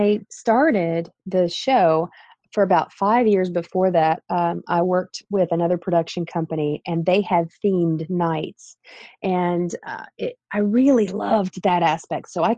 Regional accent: Winston-Salem, North Carolina, United States; I had moved to Charlotte from, I grew up in Winston-Salem

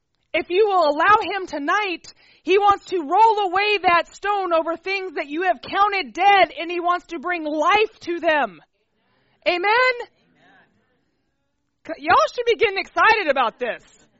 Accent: Texas, United States; And I am from Texas, and I did have guns, so.

